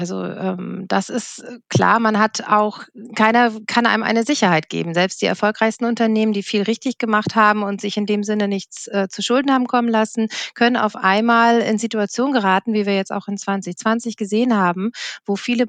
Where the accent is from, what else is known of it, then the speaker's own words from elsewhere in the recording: Kiel, Schleswig-Holstein, Germany; born there; also born or lived in Munich; Ich bin gebürtige Kielerin und hatte dann ein paar Jahre in München verbracht